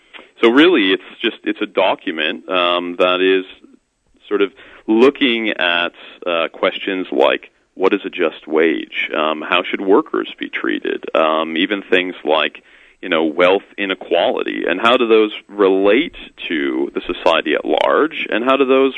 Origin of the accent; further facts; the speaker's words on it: Wisconsin, United States; now in Iowa, United States; Yeah, I'm originally from Wisconsin, so it's not that different. So in a way, it's kind of like coming back home to the Midwest